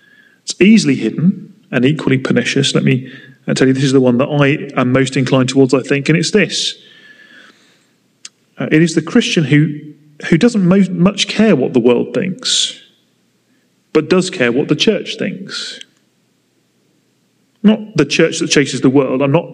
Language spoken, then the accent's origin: English; United Kingdom; Not out loud, of course, we are British after all, but in our hearts, and God knows our hearts.